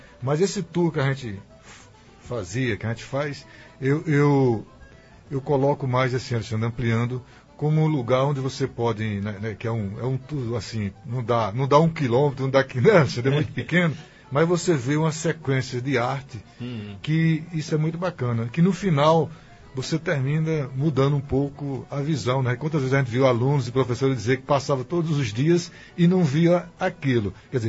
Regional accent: Afogados da Ingazeira, Pernambuco, Brazil; also born or lived in Carnaíba; Eu, bem dizer, sou filho de Afogados, porque eu vim para cá muito cedo e eu venho de Carnaíba, né? Sou filho de Carnaíba, mas vim para cá, minha família daqui, minha avó, minha mãe.

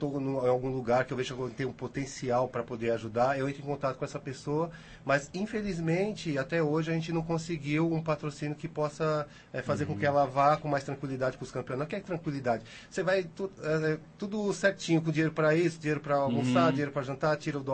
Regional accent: São Paulo, Brazil; now in Santo André, Brazil; É, sou de São Paulo. Nasci em São Paulo e hoje moro em Santo André.

